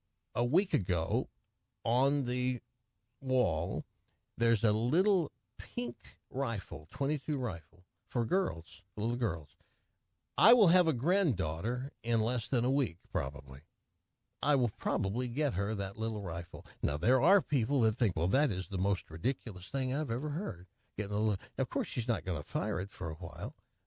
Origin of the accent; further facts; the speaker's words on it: the South, United States; at least where I grew up in the South, handing down a gun, father to son or grandfather's gun, is kind of a big deal.